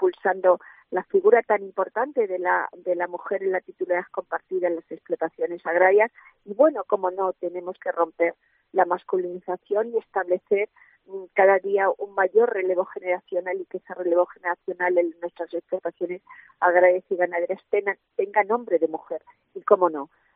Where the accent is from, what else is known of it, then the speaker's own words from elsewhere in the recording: Ciudad Real, Castilla-La Mancha, Spain; cómo no hacerlo en mi ciudad, en mi tierra, sí, en la que, bueno, quería poner, bueno, decirle a Ciudad Real